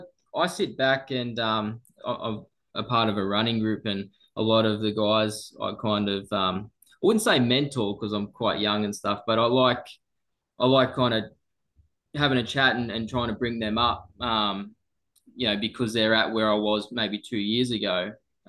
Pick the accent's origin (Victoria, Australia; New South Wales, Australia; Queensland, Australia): New South Wales, Australia; always growing up on the Central Coast, I'd seen it every year